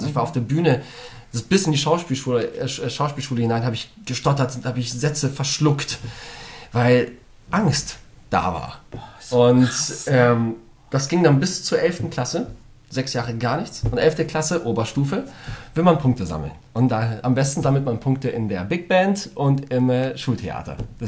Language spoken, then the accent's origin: German; Poland; Und das auch als Pole, also mit zwei polnischen Eltern.